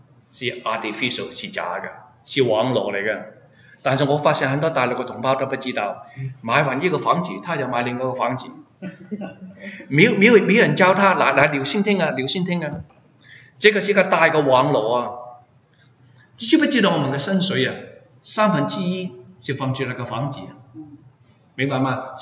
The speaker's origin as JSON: {"language": "Chinese", "country": "Hong Kong", "lives_now": "Canada", "said": "我们是香港来是什么时候来？我们70年代来这里"}